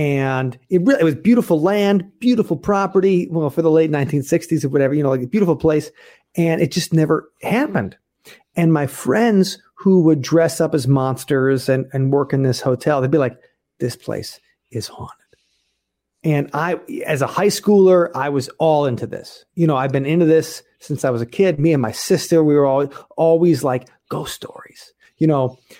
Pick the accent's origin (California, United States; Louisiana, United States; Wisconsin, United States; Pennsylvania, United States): Wisconsin, United States; Waukesha; Now, I grew up in near Waukesha, Wisconsin, 20 minutes from Milwaukee. The outer burbs is where we were. And where I went to high school was this small town called Maquonago.